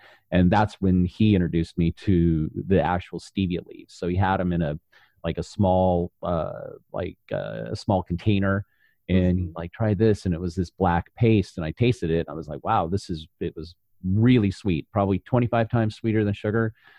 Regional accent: Colorado, United States; also born or lived in Wisconsin / Arizona / Los Angeles; now in Portland, United States; I was born in Wisconsin, and my parents moved to Colorado. And that's where I went to school and where I was raised. And then from Colorado, I moved to Arizona.

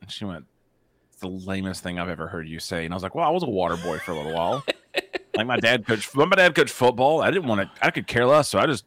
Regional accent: South Carolina, United States; If you're new, whatever, we're from South Carolina.

